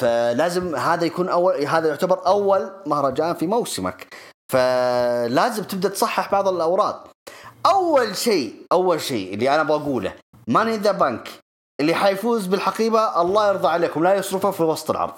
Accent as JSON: {"language": "Arabic", "country": "Saudi Arabia", "said": "صرف عندنا في السعودية عادي"}